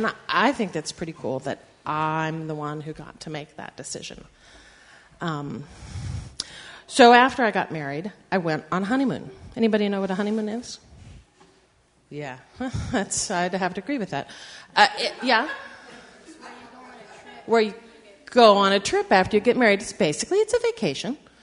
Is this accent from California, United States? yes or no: yes; California, United States; And I'm from California, so I don't really like hot weather that much.